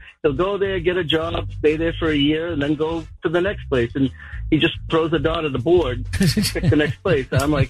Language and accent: English; Egypt; You never know. Egypt.